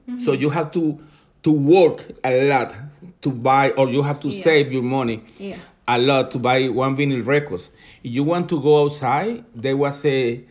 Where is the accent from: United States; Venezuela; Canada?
Venezuela; Maracaibo, Zulia; English is a second language; And I grew up in Venezuela in a city that the name is Maracaibo. Maracaibo is a very hot city that mm-hmm. is in the middle of the oil matter and oil business in Venezuela.